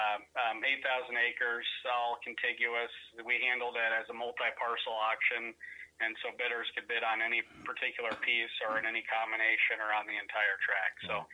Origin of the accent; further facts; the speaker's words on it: Iowa, United States; In Iowa, where my home state is